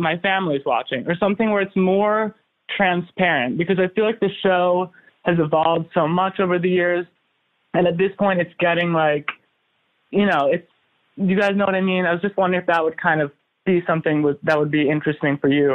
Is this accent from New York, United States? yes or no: yes; New York City, New York, United States; I'm from New York City.